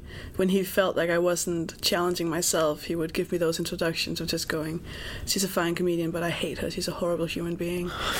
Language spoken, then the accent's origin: English; Denmark; But then when you're in England and you say, "Oh, I'm from Denmark,"